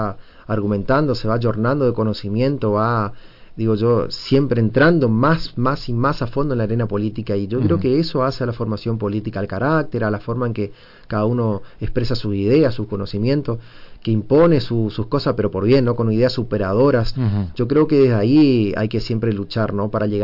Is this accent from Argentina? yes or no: yes; Argentina; Cada sociedad en Argentina, cada provincia tiene una cultura distinta. No todos somos iguales. Somos argentinos, eso por supuesto